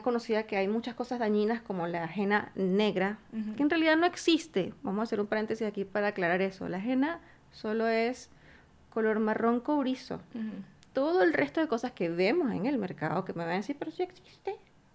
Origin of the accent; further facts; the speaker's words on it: Venezuela; de la situación social, económica y política de mi país. Yo soy venezolana.